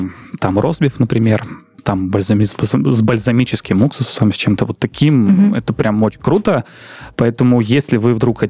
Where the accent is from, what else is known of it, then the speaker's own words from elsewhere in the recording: Syzran, Samara Oblast, Russia; Есть такой город Сызрань, откуда я родом